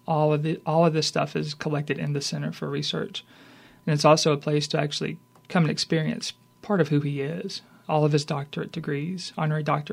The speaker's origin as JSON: {"language": "English", "region": "Louisiana", "country": "United States", "tie": "born or raised there", "said": "You know, growing up in North Louisiana, you always hear that things are different down here, and you don't necessarily realize it until you move down here."}